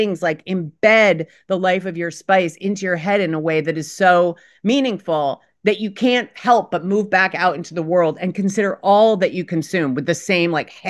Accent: New York City, New York, United States; I grew up in New York City. I lived in Lower Manhattan and I went to school in Upper East Manhattan.

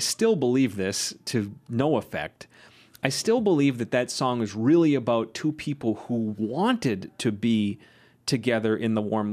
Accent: Midwest, United States; like growing up in the Midwest, like I totally got

